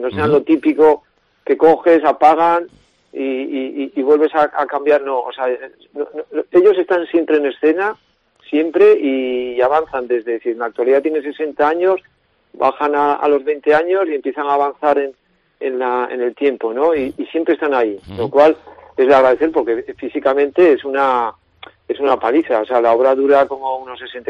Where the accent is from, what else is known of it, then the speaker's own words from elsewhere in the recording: Tudela, Navarre, Spain; es mi pueblo, yo soy de Tudela.